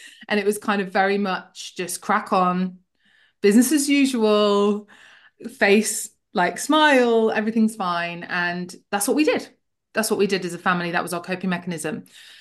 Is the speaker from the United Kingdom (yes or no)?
yes; Leicester, East Midlands, United Kingdom; So I grew up in Middle England, middle of England, in a little city called Leicester.